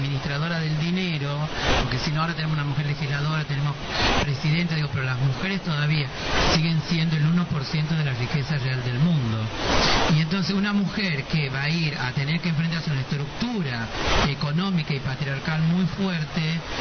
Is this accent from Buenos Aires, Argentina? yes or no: no; Salta, Argentina; Yo que vengo de la provincia de Salta, soy salteña, digamos, hay que entender ese contexto.